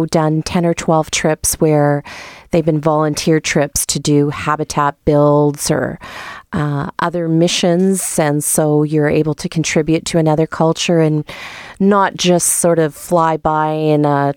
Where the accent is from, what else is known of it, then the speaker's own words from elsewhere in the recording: Winnipeg, Manitoba, Canada; Yeah, I'm born and raised in Winnipeg, so born at the Old Grace Hospital, that is now condos in the Wolseley area, and lived here all of my life.